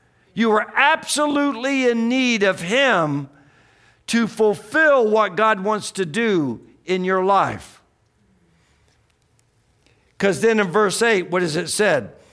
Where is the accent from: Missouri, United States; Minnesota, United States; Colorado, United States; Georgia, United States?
Georgia, United States; Atlanta; now in Weaverville, United States; moved to Weaverville, North Carolina, where the cows live out there in the pasture. And, you know, I came from Atlanta, so, you know, having cows in the backyard was kind of funny to me